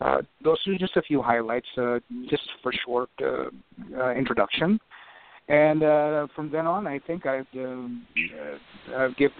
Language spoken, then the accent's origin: English; Philippines; now in Illinois, United States; I hail from the Philippines and living in Illinois, just 60 miles south of Chicago.